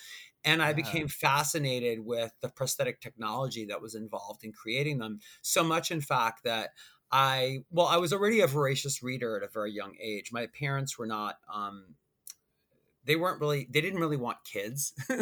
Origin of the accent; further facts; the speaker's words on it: Long Island, New York, United States; So when I first moved to in my dorm at NYU, I'm from Long Island, New York, and my parents came with me